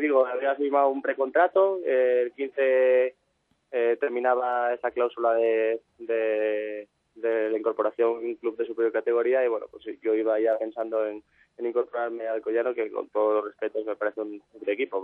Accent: Asturias, Spain; aquí hay gente asturiana que es de mi tierra

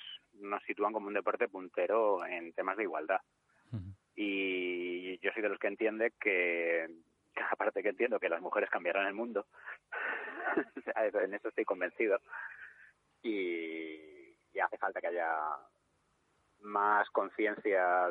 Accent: Móstoles, Community of Madrid, Spain; Soy de Móstoles.

